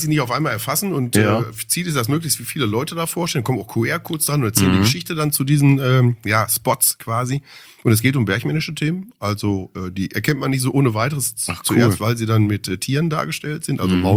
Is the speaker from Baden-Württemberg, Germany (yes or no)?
no; Bochum, North Rhine-Westphalia, Germany; born there; in Bochum geboren.